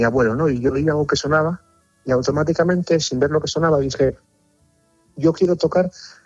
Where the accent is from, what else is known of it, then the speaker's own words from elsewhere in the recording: Perlora, Asturias, Spain; Yo soy asturiano, soy de Perlora, un pueblín del concejo costero de Carreño